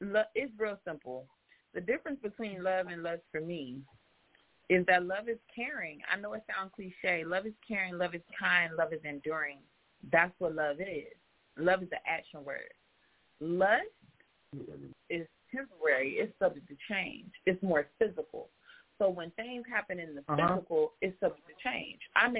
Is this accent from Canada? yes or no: no; Florida, United States; I'm from Florida.